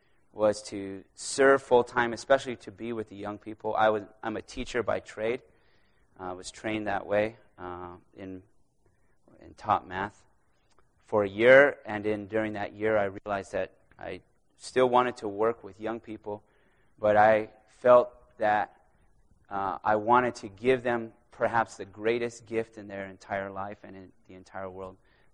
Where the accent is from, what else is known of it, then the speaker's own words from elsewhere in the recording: San Diego, California, United States; I'm from San Diego.